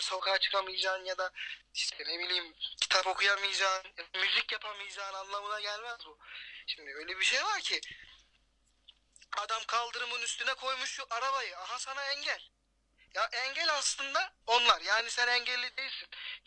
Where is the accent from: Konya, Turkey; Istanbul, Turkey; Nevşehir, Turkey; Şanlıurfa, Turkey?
Konya, Turkey; now in Samsun, Turkey; Konya'da doğduk. Evet. Orada büyüdük, Samsun'a geldik filan işte.